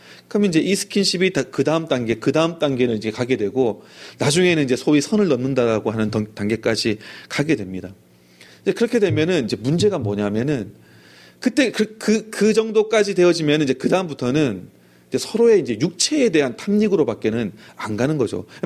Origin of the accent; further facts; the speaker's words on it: Gyeongsang, South Korea; 저도 이제 경상도 출신입니다만은